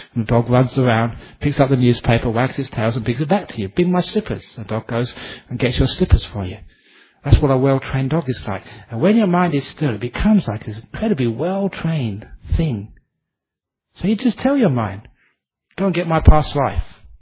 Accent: England, United Kingdom; And because I grew up in England

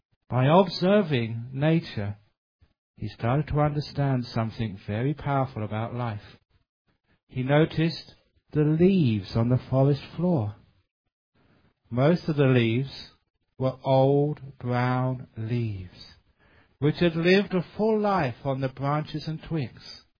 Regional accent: London, United Kingdom; I came from London.

